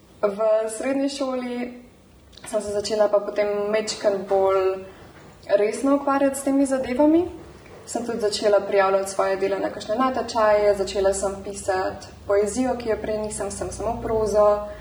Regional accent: Domžale, Central Slovenia, Slovenia; Bolj mi te selitve iz Ljubljane v Ljubljano, ker sem pač iz Domžal.

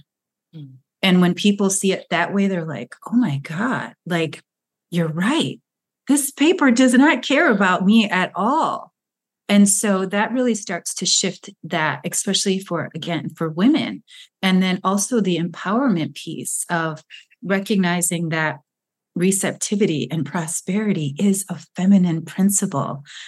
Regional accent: Chicago, Illinois, United States; and he's from my hometown of Chicago.

